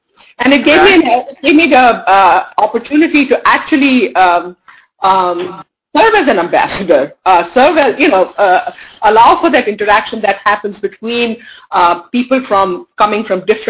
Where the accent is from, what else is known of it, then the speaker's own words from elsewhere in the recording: Delhi, India; now in United States; I myself was educated in, because I grew up in Delhi.